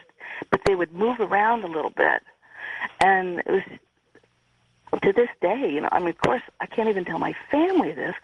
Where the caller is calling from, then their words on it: Redding, California, United States; Redding, California.